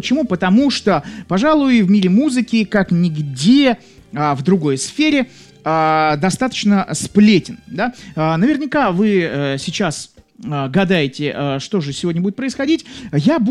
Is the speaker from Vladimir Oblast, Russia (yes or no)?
no; Saint Petersburg, Russia; я из Санкт-Петербурга.